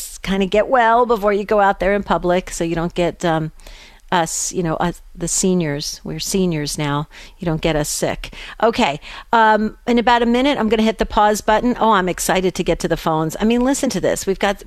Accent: West Caldwell, New Jersey, United States; And Kristen being on the same street that I grew up in West Caldwell, New Jersey, we shared so much just being in the neighborhood.

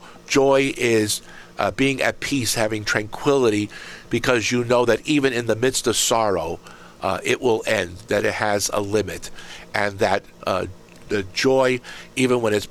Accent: Erie, Pennsylvania, United States; when I would go visit the Carmelite nuns in my hometown of Erie, or here in Fairfield, Pennsylvania

